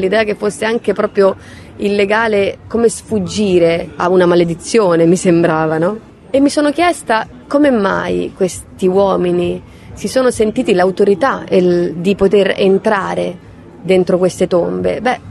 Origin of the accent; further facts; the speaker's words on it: Etruria, Italy; Sono cresciuta in Etruria, diciamo, in una regione bella e fragile che è l'Etruria, cioè quell'incrocio tra Umbria, Lazio e Toscana, dove neanche gli accenti si distinguono bene